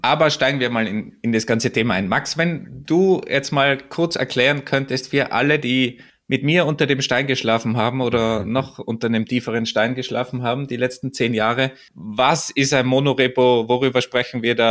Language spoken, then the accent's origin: German; Tyrol, Austria; Ich komme ja aus Tirol